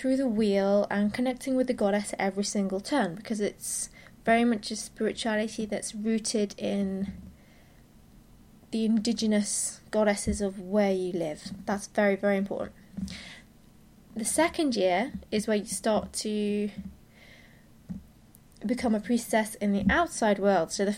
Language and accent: English; United Kingdom; you can tell from my accent I'm from the UK. And we aren't a very spiritual country at all.